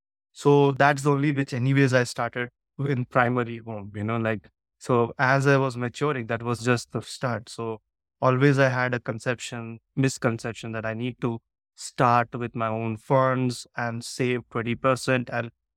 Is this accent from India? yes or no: yes; India; So I'm from India originally.